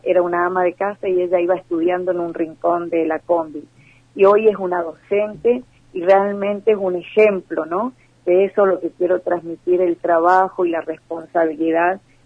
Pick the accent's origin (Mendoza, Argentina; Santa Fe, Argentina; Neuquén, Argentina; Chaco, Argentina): Chaco, Argentina; Villa Ángela; soy de Villa Ángela nacida, mis abuelos fueron uno de los primeros fundadores de acá de mi ciudad